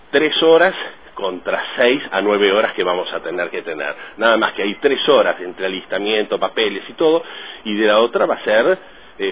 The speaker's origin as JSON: {"language": "Spanish", "region": "Tierra del Fuego", "country": "Argentina", "said": "me alegra como argentino, me alegra como fueguino"}